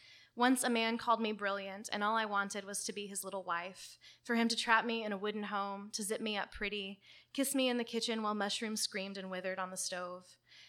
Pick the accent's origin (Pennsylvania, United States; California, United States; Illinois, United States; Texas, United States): Texas, United States; And I'm from the South. I'm from Texas originally, and I've lived in the South most of my life.